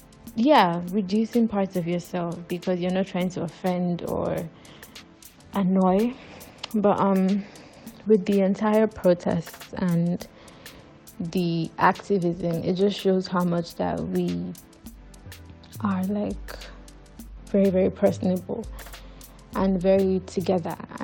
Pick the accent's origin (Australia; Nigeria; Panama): Nigeria; And SARS, that was a very turning point for me as a Nigerian.